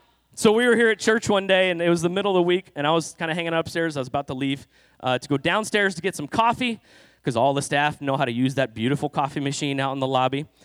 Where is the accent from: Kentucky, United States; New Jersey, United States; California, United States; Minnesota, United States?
California, United States; now in Iowa, United States; and I wasn't born in Iowa, okay? In fact, I wasn't even raised in the Midwest. I grew up in California.